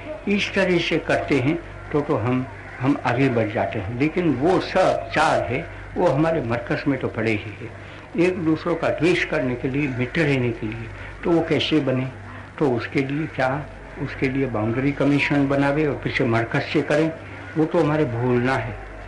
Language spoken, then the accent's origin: Hindi; Gujarat, India; मैं क्या बाहर जाऊँ तो ऐसा कहूँगा कि मैं गुजराती हूँ, मुझको कहना ही पड़ेगा।